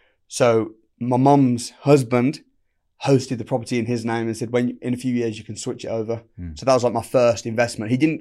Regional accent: Warsaw, Masovian Voivodeship, Poland; Well, I grew up in Warsaw, which probably didn't help me, because then when I got into the business world and all the etiquette, I didn't understand the etiquette at all.

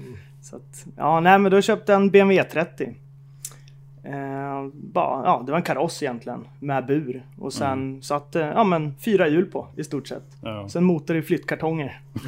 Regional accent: Bålsta, Uppsala County, Sweden; Ja, alltså, jag kommer härifrån Bålsta, från Stockholm.

